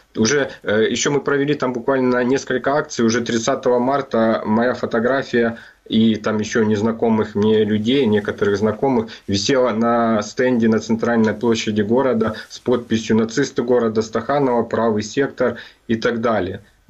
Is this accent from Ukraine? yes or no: yes; Ukraine; то, что я горжусь тем, что я украинец.